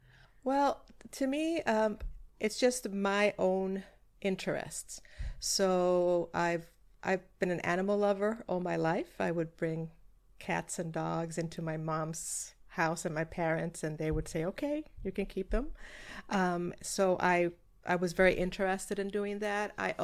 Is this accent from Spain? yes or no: no; Puerto Rico; I was brought up in Puerto Rico